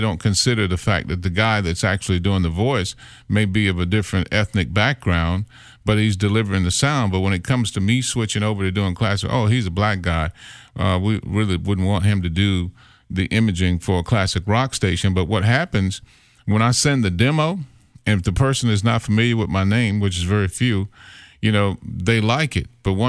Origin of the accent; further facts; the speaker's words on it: Kentucky, United States; When I first started, it was AOR, you know, in Kentucky, my hometown.